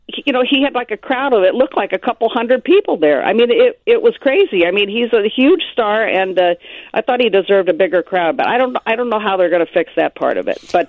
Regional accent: Illinois, United States; I did go to some of these races when, you know, I grew up in Southern Illinois.

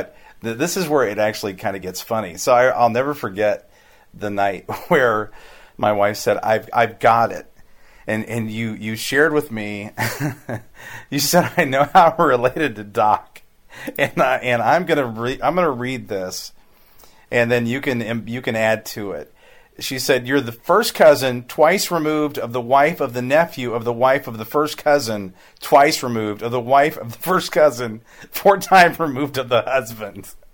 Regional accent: Hannibal, Missouri, United States; And by the way, if I grew up in Hannibal

